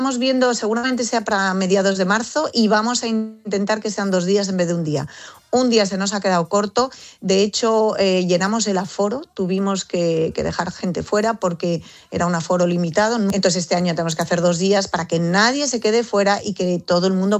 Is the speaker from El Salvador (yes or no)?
no; Madrid, Community of Madrid, Spain; moved away; Yo soy de Madrid.